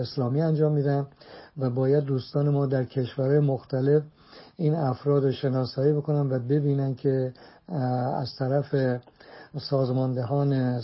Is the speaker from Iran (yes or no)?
yes; Iran; همه ما ایرانی هستیم، از آلمان، هلند، فرانسه، بلژیک، اتریش، انگلیس